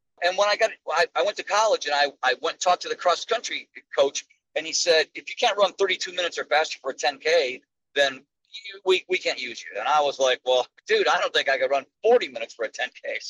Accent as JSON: {"language": "English", "region": "Michigan", "country": "United States", "tie": "born or raised there", "said": "So I grew up in Michigan, suburban Detroit, had a great, you know, middle class upbringing."}